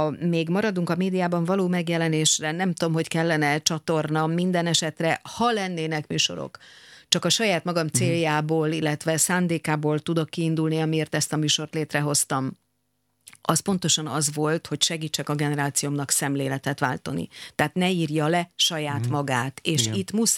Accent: Hungary; akik a magyar baby boom nemzedék vagyunk, tehát a háború után születtünk

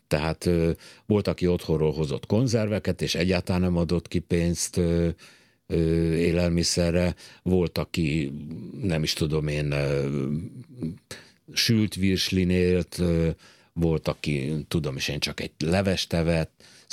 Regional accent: Hungary; mi Magyarországról jöttünk

